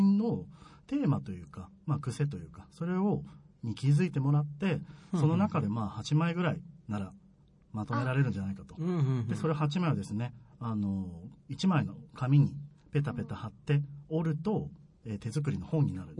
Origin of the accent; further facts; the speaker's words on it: Nagoya, Aichi, Japan; 地元が名古屋なので。